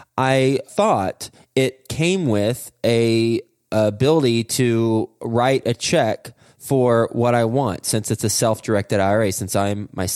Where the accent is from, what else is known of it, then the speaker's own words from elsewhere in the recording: United States; born there; I was born in the United States.